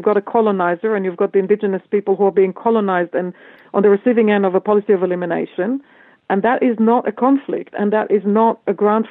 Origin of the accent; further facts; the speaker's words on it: Israel; I have to go back to my experience of growing up in Israel and being educated